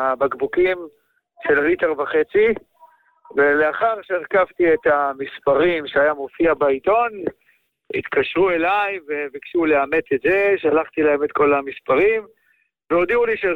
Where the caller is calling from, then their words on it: Beitar Illit, Judea and Samaria, Israel; אני מאזור ביתר